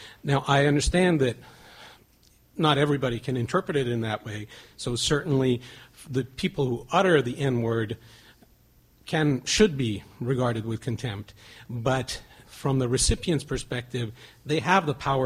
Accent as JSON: {"language": "English", "town": "San Francisco", "region": "California", "country": "United States", "said": "I'm from San Francisco."}